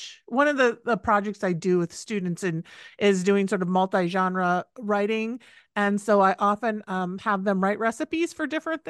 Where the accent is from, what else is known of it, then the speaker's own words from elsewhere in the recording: Midwest, United States; I mean, I grew up in the Midwest, right?